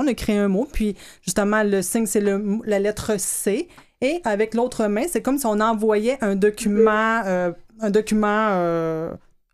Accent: England, United Kingdom; first language British Sign Language; French is a second language; je viens d'Angleterre. Hein? Oui. Donc, ma première langue, c'est la langue des signes, la British Sign Language. Quand j'ai commencé à apprendre la LSQ, j'avais un petit accent. Et quand j'apprends la SL, j'ai un accent également anglais.

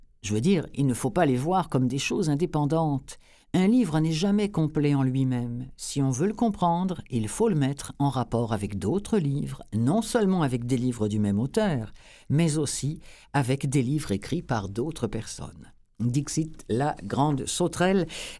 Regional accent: France; en tant que Française

